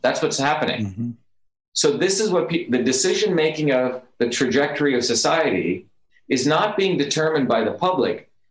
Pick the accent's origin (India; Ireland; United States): India; English is a second language; growing up in India, my grandmother practiced a traditional system of medicine known as Siddha, completely different system.